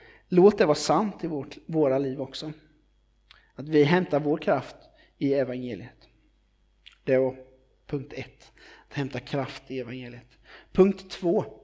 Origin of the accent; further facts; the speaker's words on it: Sweden; Jag är ju svensk.